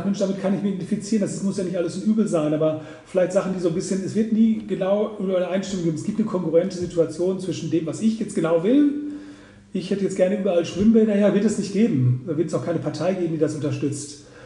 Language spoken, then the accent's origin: German; Munich, Bavaria, Germany; Ich komme aus dem Westend, da Schwanthaler Höhe